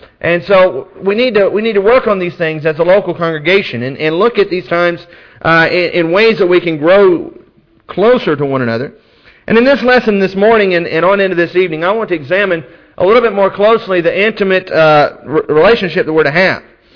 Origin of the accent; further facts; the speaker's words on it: the South, United States; Growing up in the South, I've witnessed just way too often congregations that have split